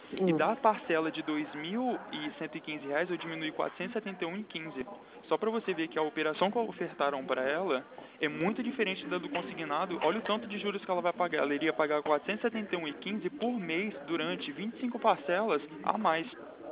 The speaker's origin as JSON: {"language": "Portuguese", "region": "Espírito Santo", "country": "Brazil", "moved": "yes", "said": "eu nem sou daqui, eu sou do Espírito Santo e tem 3 meses que eu estou no Rio de Janeiro"}